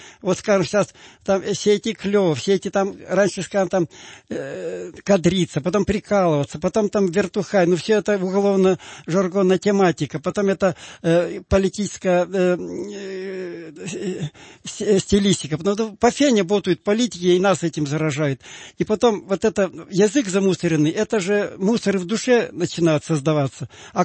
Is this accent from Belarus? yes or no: no; Kirov, Kirov Oblast, Russia; у меня на родине в Вятке